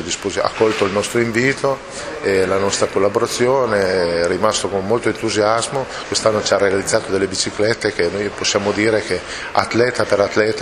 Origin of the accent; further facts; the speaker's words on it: Piedmont, Italy; ma siamo piemontesi, diciamo